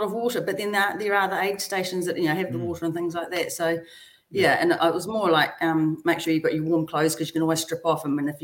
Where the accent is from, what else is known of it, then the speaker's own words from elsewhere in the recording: Palmerston North, Manawatū-Whanganui, New Zealand; because we're from Palmerston North